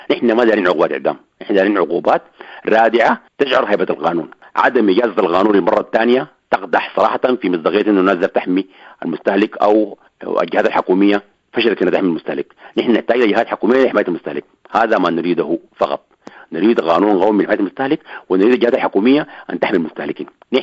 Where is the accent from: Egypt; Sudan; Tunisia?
Sudan; Khartoum; لا تعرف كم مخبز عندنا في الخرطوم في ولاية الخرطوم